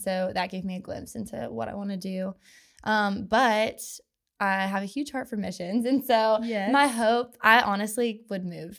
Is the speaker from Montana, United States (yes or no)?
no; Knoxville, Tennessee, United States; but I'm originally from Knoxville, so born and raised here.